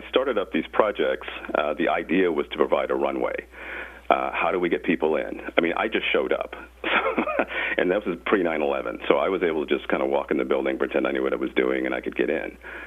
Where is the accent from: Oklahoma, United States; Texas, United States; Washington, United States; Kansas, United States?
Oklahoma, United States; Well, I'm originally from Oklahoma. I graduated from Oklahoma State University, and I started out at station KOSU.